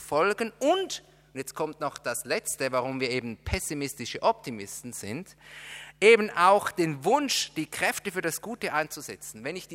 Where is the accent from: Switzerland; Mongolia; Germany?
Switzerland; Das lässt sie noch sympathischer werden für mich als Schweizer.